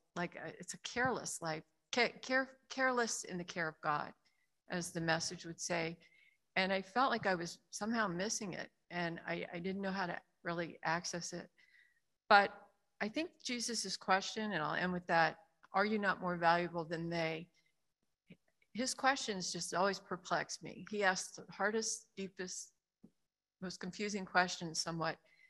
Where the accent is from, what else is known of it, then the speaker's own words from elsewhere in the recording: United States; And as an American middle income, I read that and it's like, I don't really worry about those things